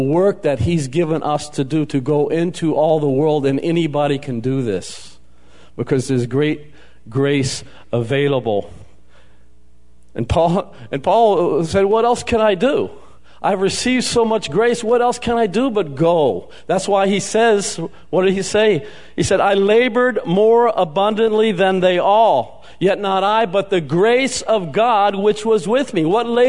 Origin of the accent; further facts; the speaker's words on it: Houston, Texas, United States; I grew up in Houston, Texas.